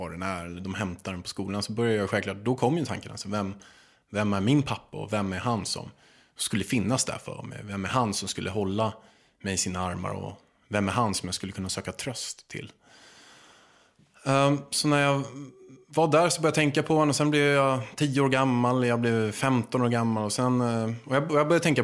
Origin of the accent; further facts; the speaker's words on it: Chile; now in Sweden; Jag kom hit till Sverige från Chile under Pinochet-tiden, när jag kom hit väldigt många chilenare.